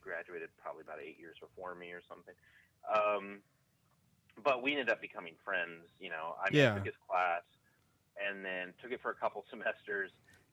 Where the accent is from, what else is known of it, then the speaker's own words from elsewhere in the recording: Indianapolis, Indiana, United States; moved away as an adult; now in Columbus, United States; No, I'm actually from Indianapolis.